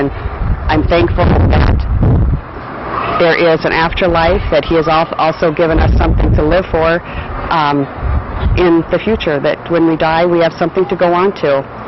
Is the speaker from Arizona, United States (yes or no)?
yes; Phoenix, Arizona, United States; from Phoenix, Arizona.